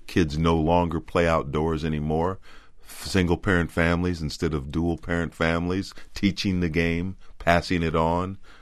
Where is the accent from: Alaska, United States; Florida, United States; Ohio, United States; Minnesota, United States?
Minnesota, United States; St. Paul; St. Paul I grew up